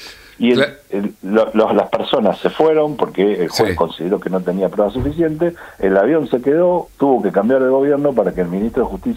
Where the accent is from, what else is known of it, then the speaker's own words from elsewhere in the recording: Argentina; como los argentinos tenemos memoria corta